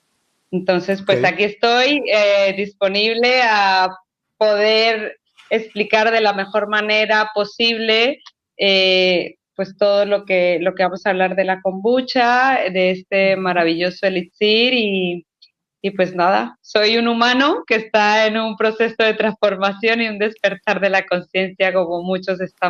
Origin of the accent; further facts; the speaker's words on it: Colombia; moved away as an adult; also born or lived in Spain; now in Playa del Carmen, Mexico; porque yo soy originaria de Colombia, pero me fui a vivir a España desde los 18 años. Y de España terminamos aquí, actualmente, aquí en Playa del Carmen